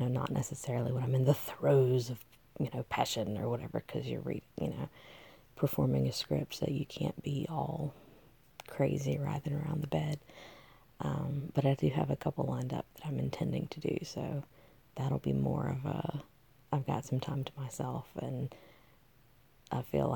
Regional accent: United States; Well, I mean, I'm American, so I mean, there's a bunch of stereotypes about us

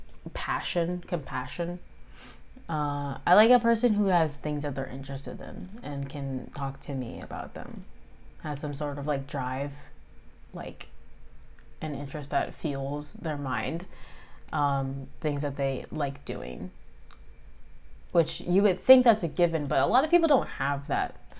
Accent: United States; Well, this is kind of gonna reveal, like, where I'm from. I'm American

